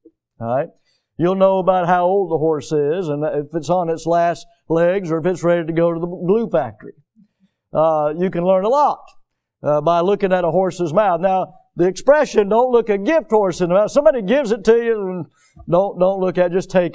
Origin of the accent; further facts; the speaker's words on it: the South, United States; I grew up here in the South, as you all know, and my maternal grandmother was from rural Alabama.